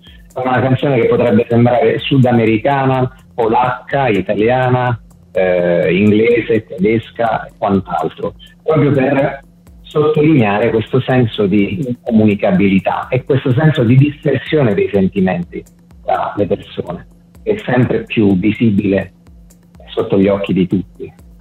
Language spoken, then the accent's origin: Italian; Abruzzo, Italy; Sì, abbiamo girato lungo la costa dei Trabocchi, io sono abruzzese